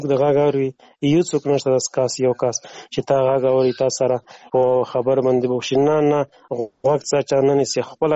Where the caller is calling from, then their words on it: Afghanistan; افغانستان نه تماس نیول ده